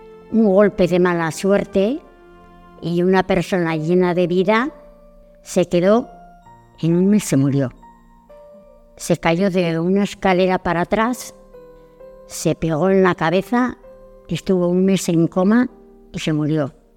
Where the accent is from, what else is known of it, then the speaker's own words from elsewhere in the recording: Santacara, Navarre, Spain; Yo soy de Santa Cara.